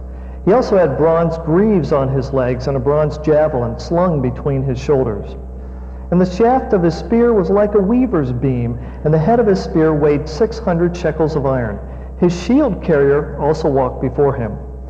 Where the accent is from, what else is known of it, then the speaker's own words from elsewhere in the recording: Tampa, Florida, United States; Now, as Dr. Romans told you, I am from Tampa Bay. And so therefore, born and raised there, therefore I am a Tampa Bay Buccaneers fan.